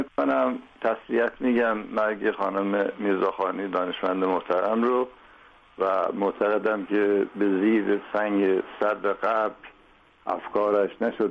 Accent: Iran; moved away as an adult; now in United Kingdom; از ایران خارج شدم، اومدم انگلیس و فوق تخصص جراحی عروق مغز اعصاب رو گرفتم

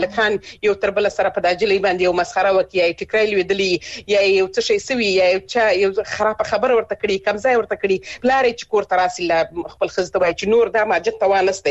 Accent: Helmand, Afghanistan; لکه څنګه چې زه خپل د هلمند ولایت څخه يم

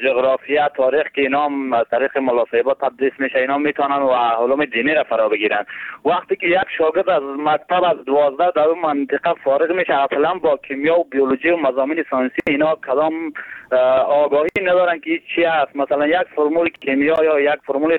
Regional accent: Badakhshan, Afghanistan; در مناطقی که مثلا ما خودم از بدخشان هستم زندگی میکنیم اونجا

